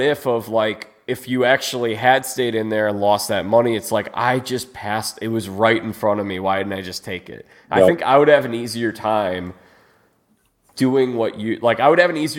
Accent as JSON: {"language": "English", "region": "Midwest", "country": "United States", "accent": "Midwestern", "said": "for a long time, I didn't recognize how I sounded like a Midwesterner to people."}